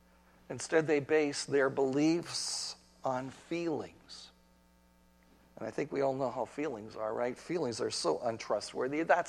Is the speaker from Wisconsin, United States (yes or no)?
yes; Sheboygan, Wisconsin, United States; born there; I was born in Sheboygan, Wisconsin, 1957, so good old Midwest.